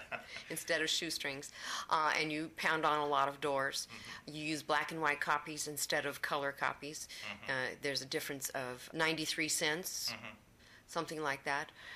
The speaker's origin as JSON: {"language": "English", "region": "California", "country": "United States", "lives_now": "Atlanta, United States", "said": "Yeah, I'm a Californian, but this is my second trip to Georgia."}